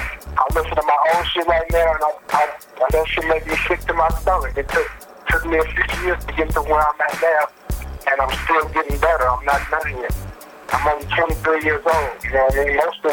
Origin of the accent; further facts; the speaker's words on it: Philadelphia, Pennsylvania, United States; I'm from Philly, so I had to go out there and get my little, whatever little name I got out there in Philly.